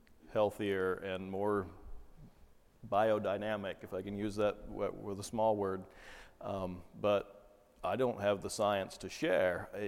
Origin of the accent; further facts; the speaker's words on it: Ohio, United States; I grew up in Ohio in the Midwest, so I'm used to thinking if you see a sky like that, you're going to get wet.